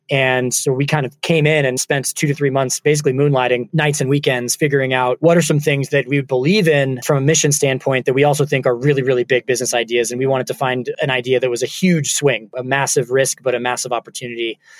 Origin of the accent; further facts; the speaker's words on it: California, United States; I grew up in the Bay Area around the internet being born.